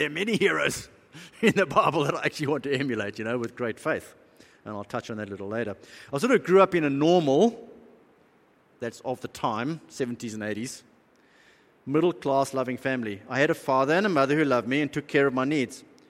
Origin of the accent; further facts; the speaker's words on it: South Africa; And as you know, I grew up in South Africa